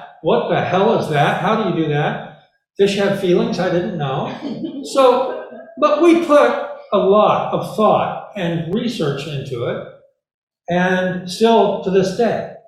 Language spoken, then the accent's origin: English; Missouri, United States; the people I grew up with in Missouri, which are people that worked hard